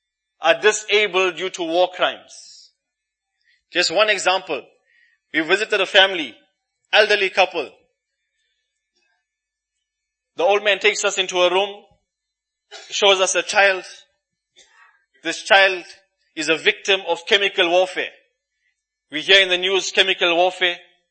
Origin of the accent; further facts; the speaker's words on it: South Africa; We as South African Muslims have to make shukr to Allah subhanahu wa ta'ala for such ease, such easy conditions we are spending the month of Ramadan in.